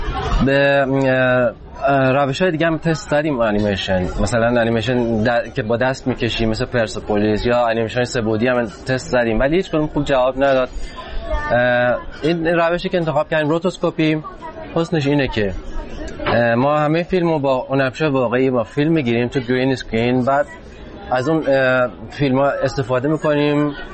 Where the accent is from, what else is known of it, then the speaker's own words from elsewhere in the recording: Iran; من تو ایران به دنیا اومدم، بزرگ شدم.